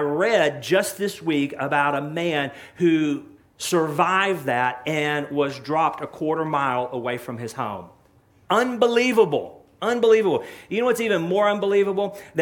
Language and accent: English; Texas, United States; my wife and I, we are from East Texas. And East Texas is a place that's very dear to us growing up.